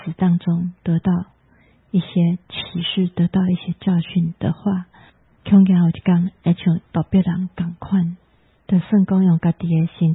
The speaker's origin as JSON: {"language": "Chinese", "country": "Taiwan", "said": "我们台湾人"}